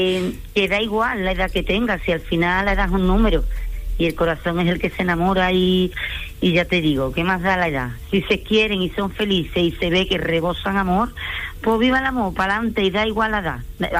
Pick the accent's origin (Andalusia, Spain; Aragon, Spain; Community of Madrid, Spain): Andalusia, Spain; Écija; No soy de Sevilla capital, soy de un pueblo. Soy de Écija.